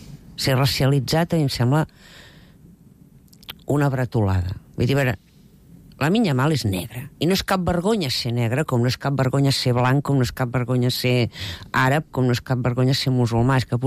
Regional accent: Catalonia, Spain; A mi em va caure la cara de vergonya, com a catalana.

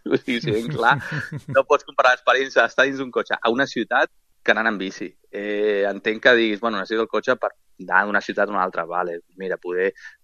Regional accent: Castelldefels, Catalonia, Spain; a Catalunya en concret, jo soc de Castelldefels

